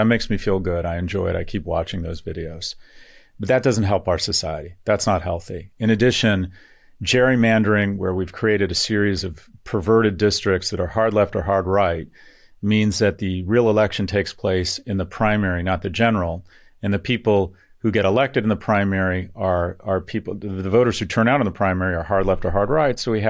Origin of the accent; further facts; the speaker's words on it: Florida, United States; And yet in my home state of Florida